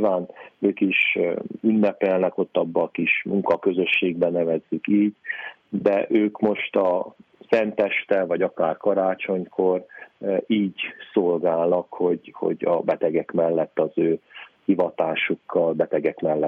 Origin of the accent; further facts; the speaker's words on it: Sfântu Gheorghe, Covasna, Romania; Én Sepsiszentgyörgyről származom, az anyai nagyszüleim azok még keletebbre, Kézdivásárhelyen túl Lemhényből származnak.